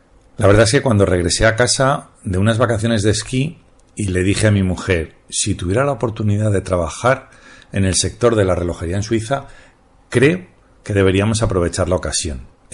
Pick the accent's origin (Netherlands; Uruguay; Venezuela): Netherlands; Amsterdam, North Holland; Spanish is a second language; Soy holandés, concretamente de Ámsterdam, de una pequeña familia.